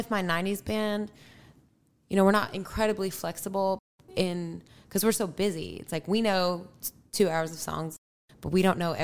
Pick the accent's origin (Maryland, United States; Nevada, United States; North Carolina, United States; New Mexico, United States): New Mexico, United States; But then I played in a theater in New Mexico and it's my home state and stuff